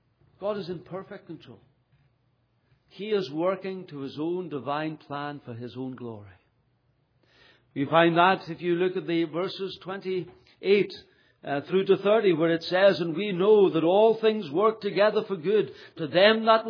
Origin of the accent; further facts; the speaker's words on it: Liverpool, North West England, United Kingdom; I'm actually from England. I was born and bred in the city of Liverpool and in England, in the United Kingdom. So I'm an Englishman, despite the accent.